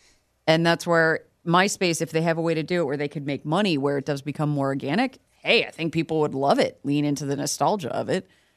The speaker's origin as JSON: {"language": "English", "region": "Connecticut", "country": "United States", "said": "I, we are both from Connecticut. We're the same age."}